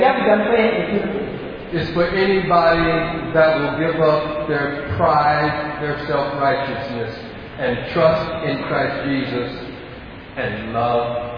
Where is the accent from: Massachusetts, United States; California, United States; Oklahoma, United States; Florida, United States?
California, United States; San Francisco; I'm from San Francisco.